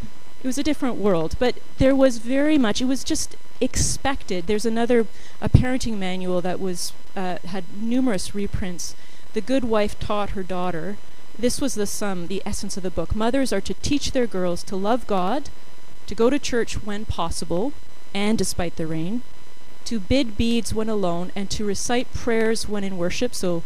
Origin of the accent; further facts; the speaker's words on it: Canada; because I'm Canadian, I wanted to get to Canada.